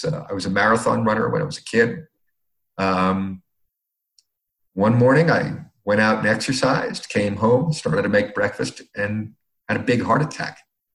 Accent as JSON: {"language": "English", "country": "United States", "lives_now": "Ecuador", "said": "They did this for me because I'm a human being who lives in Ecuador. As an American, this is kind of a miracle."}